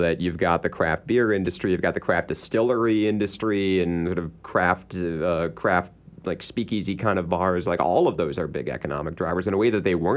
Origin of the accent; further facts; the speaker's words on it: Michigan, United States; also born or lived in New Jersey; I grew up in Michigan and then I went to New Jersey for grad school. So coming down here was kind of my first experience with such restrictive liquor laws like they have in North Carolina.